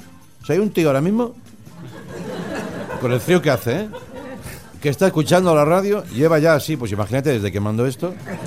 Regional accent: Spain; soy de España

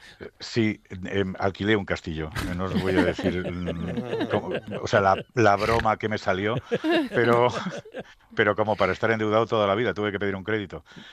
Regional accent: Bilbao, Basque Country, Spain; somos de Bilbao, pero por esencia, ¿no sabes?

